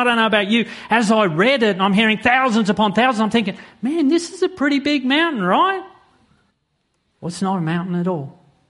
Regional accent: Australia; And I said, yeah, we are from Australia.

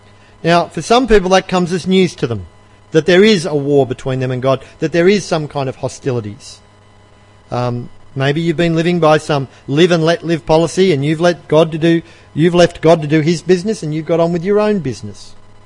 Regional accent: Australia; I'm an Australian, so I was working out ways to mock him and tease him

